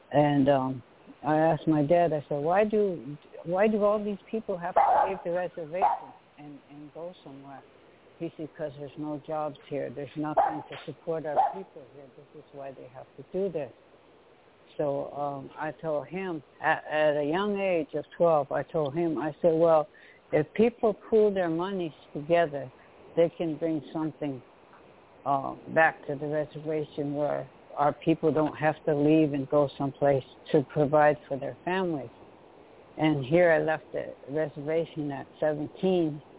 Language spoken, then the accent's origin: English; Six Nations, Ontario, Canada; I'm from Six Nations, Mohawk, and I'd like to comment on the independence.